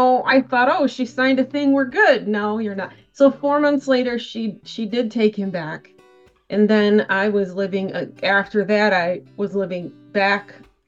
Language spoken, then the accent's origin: English; Michigan, United States; born there; also born or lived in Minnesota; so I was born in Michigan, Southeast Michigan here, and graduated from the University of Michigan